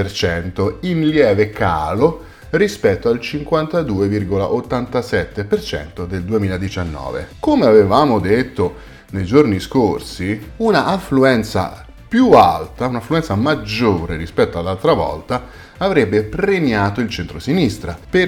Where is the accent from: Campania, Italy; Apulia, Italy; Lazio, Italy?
Lazio, Italy; Rome; Io sono di Roma, lavoro in tutta Italia